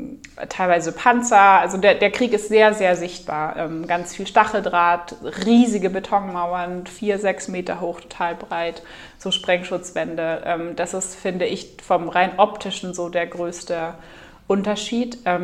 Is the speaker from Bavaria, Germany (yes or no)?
yes; Bavaria, Germany; Also ich komme aus Bayern, ich kenne Berge sehr, sehr gut